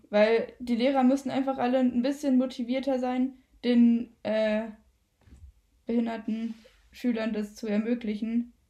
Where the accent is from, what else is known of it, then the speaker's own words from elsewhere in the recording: Nörten-Hardenberg, Lower Saxony, Germany; Vorher war ich bei uns in Nörten halt auf einer Gesamtschule.